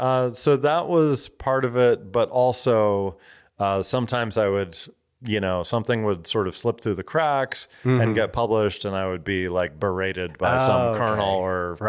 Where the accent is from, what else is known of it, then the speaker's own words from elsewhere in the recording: Boston, Massachusetts, United States; I'm from Boston. You know, you gotta fight for what's yours.